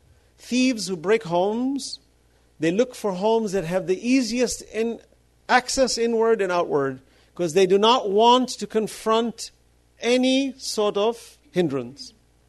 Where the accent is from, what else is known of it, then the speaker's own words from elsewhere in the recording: New York City, New York, United States; I didn't experience any discrimination as a Muslim, though I grew up in New York.